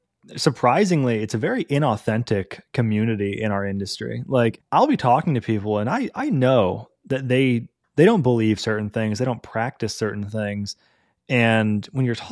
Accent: Pompano Beach, Florida, United States; I'm from Pompano Beach, Florida, originally. And between the two places, I didn't realize how abrasive I am until I went to New York.

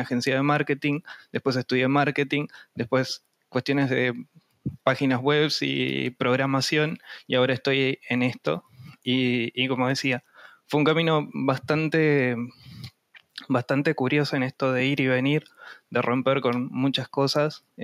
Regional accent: Salto, Uruguay; Vivo en Salto, nací, crecí y todo en Salto. Salto, Uruguay, queda muy al norte de Uruguay. Y respecto a Argentina, sería enfrente a Entre Ríos.

